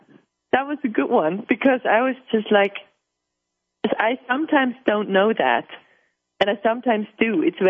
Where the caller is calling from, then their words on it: Basel, Basel-Stadt, Switzerland; From Basel, Switzerland, yes.